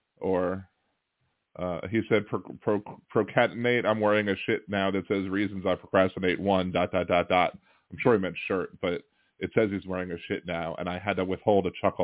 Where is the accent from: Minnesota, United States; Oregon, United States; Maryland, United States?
Maryland, United States; Baltimore; I mean, I'm from Baltimore originally